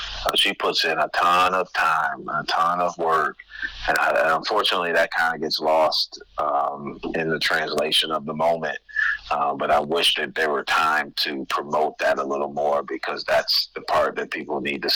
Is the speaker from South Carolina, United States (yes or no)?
no; Detroit, Michigan, United States; Well, I thought I was the Pistons growing up in Detroit.